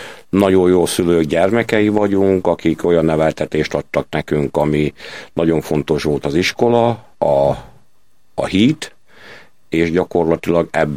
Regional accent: Zalalövő, Zala, Hungary; also born or lived in Zalaegerszeg; Én lokálpatrióta vagyok, Zala megyei, és azon belül pedig Zalalövői.

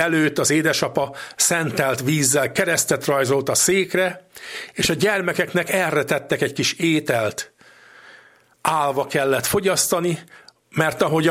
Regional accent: Újkígyós, Békés, Hungary; A szülőfalumban, a Békés megyei Újkígyóson nagyon gazdag volt ennek a napnak a hagyománya.

